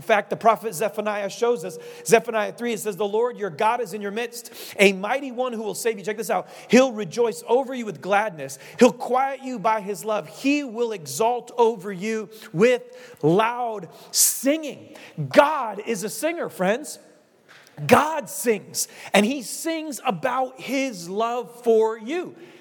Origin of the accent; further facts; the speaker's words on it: New England, United States; I'm from New England. I don't think it's going to happen. And I know that maybe some New Englanders like country music, but it's like 1%.